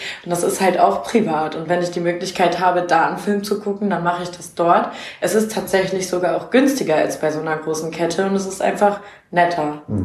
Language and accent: German; Northeim, Lower Saxony, Germany; now in Berlin, Germany; Nee, ich kenne das halt aus meiner Heimat auch. Ich komme aus Nordheim, das kennst du bestimmt.